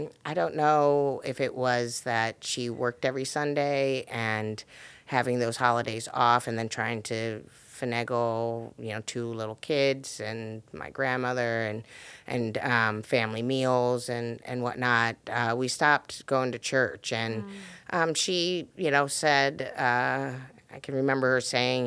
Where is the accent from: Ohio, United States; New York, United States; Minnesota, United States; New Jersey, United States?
Ohio, United States; Cuyahoga Falls; I grew up in Cuyahoga Falls. I graduated from Stowe High School.